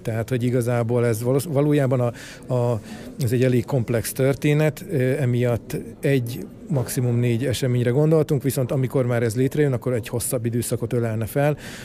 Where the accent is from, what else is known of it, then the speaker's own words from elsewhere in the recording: Miskolc, Borsod-Abaúj-Zemplén, Hungary; also born or lived in Tiszaújváros; én Miskolcon születtem, Tiszaújvárosban éltem, Miskolcon tanultam, majd innen kerültem el, és kerültem vissza nem régen.